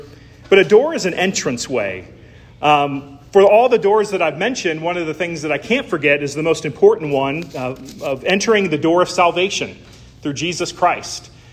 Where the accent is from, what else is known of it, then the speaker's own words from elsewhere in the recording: Illinois, United States; I walked through the doors of my home growing up in Illinois many times.